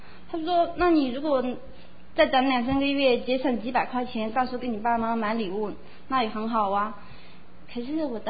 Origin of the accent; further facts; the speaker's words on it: Sichuan, China; 突然听到我妈妈用那个家乡话，用那个四川话叫我的声音